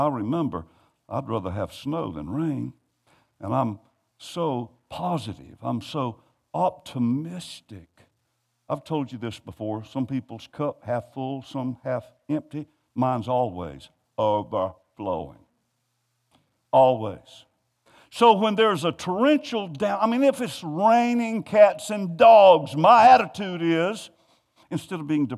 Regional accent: United States; I had the thought, because I'm an American, I repent for this.

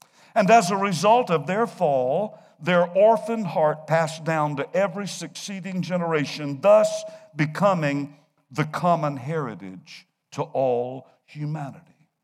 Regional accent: Florence, United States; born there; he was pastoring in Florence when I was born in Florence.

